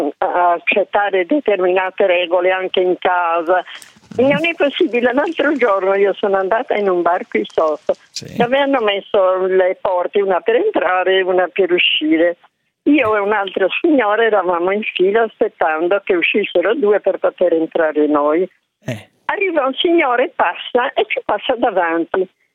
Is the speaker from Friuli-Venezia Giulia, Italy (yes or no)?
no; Sardinia, Italy; Io sì, sono sarda.